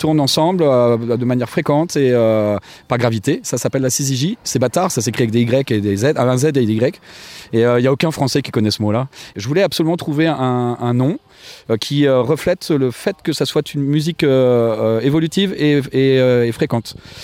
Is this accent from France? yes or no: yes; Normandy, France; now in Toulouse, France; j'ai vécu beaucoup plus longtemps dans ma vie à Toulouse, alors que pourtant je viens de Normandie.